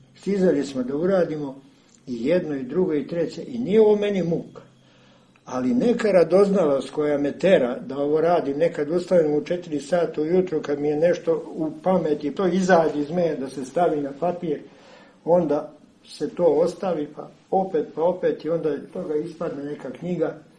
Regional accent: Serbia; Ali mi smo Srbi

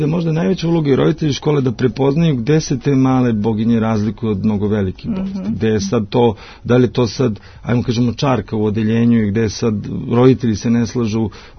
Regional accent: Loznica, Mačva District, Serbia; svi imamo selo, iako sam odrastao u Loznici

